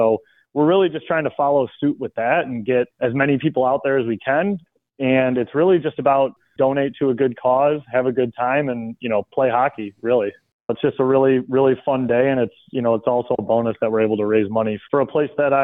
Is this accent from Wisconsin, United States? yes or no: no; Detroit, Michigan, United States; I was born and raised in Detroit. Detroit is my favorite city.